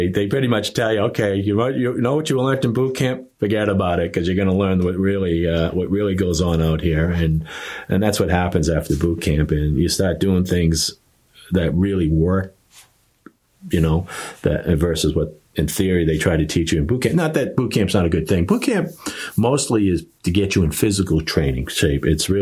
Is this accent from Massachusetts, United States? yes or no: yes; Massachusetts, United States; It was kind of a natural choice for me to go into the Coast Guard, because I grew up on Cape Cod, and I was on the water all the time.